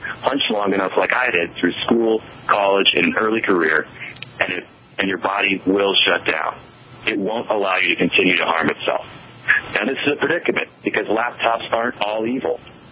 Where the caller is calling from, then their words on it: Denver, Colorado, United States; Yes, I am calling in from Denver, Colorado.